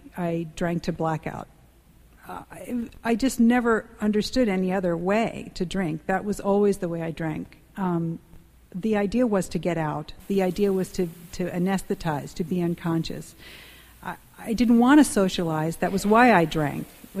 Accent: Connecticut, United States; I grew up in Connecticut

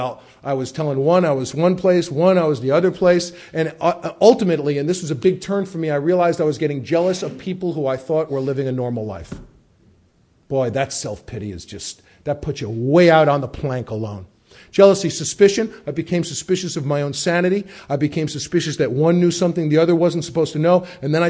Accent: New York, United States; Now, I'm a New York Jew. I was brought up in the Bronx.

